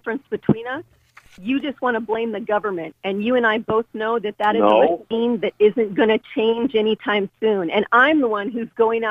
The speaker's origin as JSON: {"language": "English", "country": "United States", "said": "But as an American, there are me and all"}